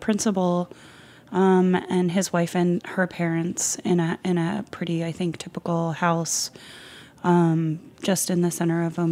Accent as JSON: {"language": "English", "town": "Philadelphia", "region": "Pennsylvania", "country": "United States", "tie": "born or raised there", "said": "I tried everything for the first time because growing up in Philadelphia, the thing that I wasn't exposed to was I probably had never eaten Japanese food before in my life."}